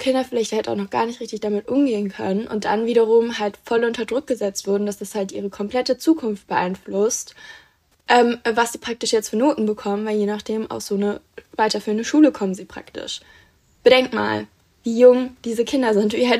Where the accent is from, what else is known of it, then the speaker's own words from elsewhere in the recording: North Rhine-Westphalia, Germany; ich komme aus NRW